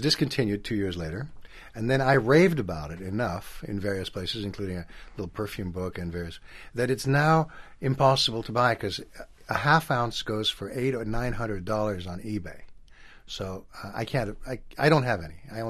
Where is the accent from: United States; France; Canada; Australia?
France; first language French; English is a second language; I was brought up in France. French is my mother tongue. I speak Italian with a weird accent. And for some reason, I speak American.